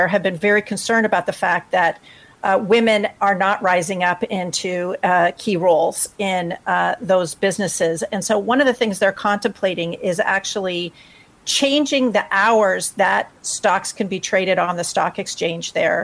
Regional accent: United States; now in Canada; And I'm an American. I live in Canada. I'm an immigrant to Canada.

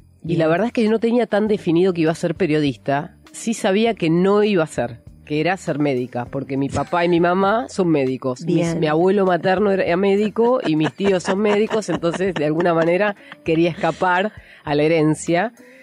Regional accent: Mar del Plata, Buenos Aires Province, Argentina; moved away; Yo vivía en Mar del Plata, yo nací en Mar del Plata, sí. Y me vine a vivir acá para estudiar comunicación.

